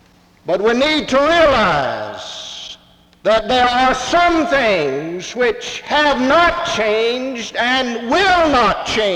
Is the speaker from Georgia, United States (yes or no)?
yes; Atlanta, Georgia, United States; My hometown has changed drastically in the 25 years just past. The whole skyline is different. Every time I drive into Atlanta and see the latest skyscraper that has dotted the skyline, I'm amazed at what has taken place.